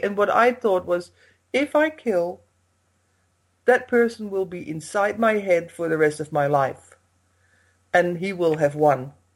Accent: Netherlands; now in England; in my what used to be my home country, Holland

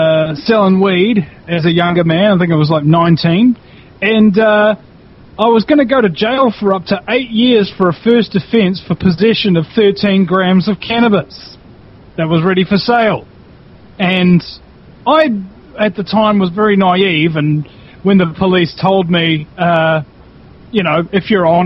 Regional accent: New Zealand; I'm a New Zealander

